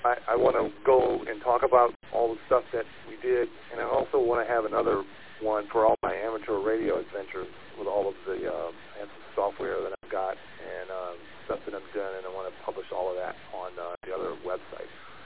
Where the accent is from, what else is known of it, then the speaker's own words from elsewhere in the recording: Louisiana, United States; She is from Minnesota. I'm from Louisiana.